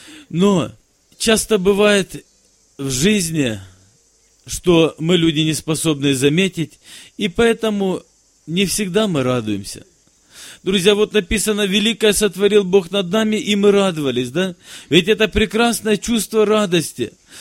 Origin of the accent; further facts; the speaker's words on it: Apsheronsk, Krasnodar Krai, Russia; я из Апшеронска, это Краснодарский край, пресвитер церкви. Ну, я человек молодой, опыта не так много, мне всего 35 лет, будет через несколько дней. 6 детей.